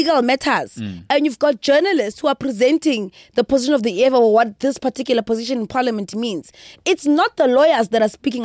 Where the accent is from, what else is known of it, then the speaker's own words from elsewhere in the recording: Mamelodi, Gauteng, South Africa; I'm from Mamelodi. I'm from Mamelodi.